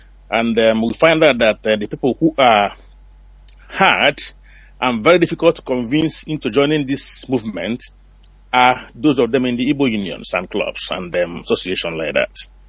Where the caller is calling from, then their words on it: Manchester, North West England, United Kingdom; I'm calling from Manchester.